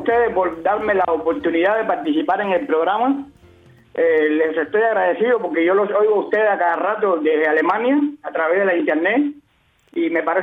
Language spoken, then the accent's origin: Spanish; Villa Clara, Cuba; Entonces tuve que regresar a mi tierra natal, que es Villa Clara.